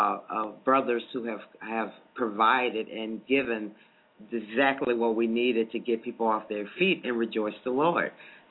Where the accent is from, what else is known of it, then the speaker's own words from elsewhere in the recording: Chicago, Illinois, United States; Because I grew up with house music. I'm from Chicago. You know, we always claim to be the birth of house music.